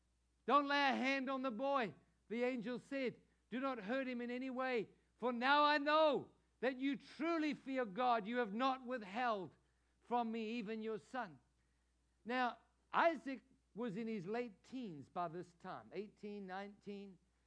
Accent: Edenvale, Gauteng, South Africa; now in Jupiter, United States; I never thought growing up in Edenvale, a little town in South Africa, that one day I'd be here in beautiful Jupiter pastoring this church.

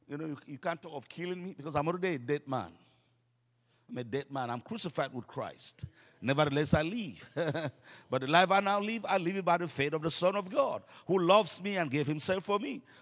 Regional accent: Northern Nigeria, Nigeria; I come from the Islamic part of Nigeria. Pastor Larry has preached in our church a few times. And where I come from, Islam is strong.

